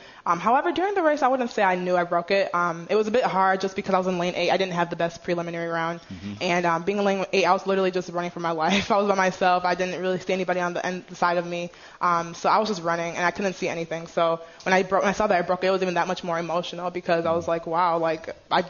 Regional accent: United Kingdom; born there; was born in Great Britain, and I have tried citizenship, excuse me. So my dad is Nigerian, my mom is British. I'm American

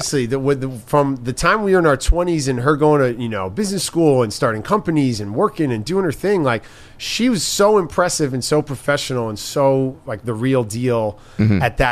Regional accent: New York City, New York, United States; Yeah. Yeah, growing up, that was our like that was growing up in New York City. Weird experiences.

